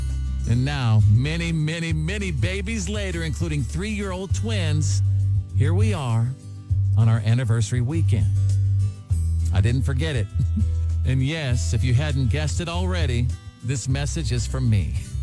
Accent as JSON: {"language": "English", "region": "Texas", "country": "United States", "tie": "born or raised there", "said": "while we were both working in radio in Dallas, Texas. Dallas was close to my hometown and I was doing the morning show there"}